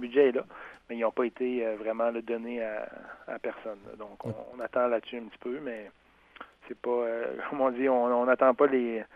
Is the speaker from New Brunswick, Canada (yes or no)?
no; Rivière-au-Nord, Quebec, Canada; quand je suis revenu à Gaspé, là, il y a une dizaine d'années, étant donné que je suis natif là, de Rivière-Aux-Nord, mais quand je suis revenu en 2008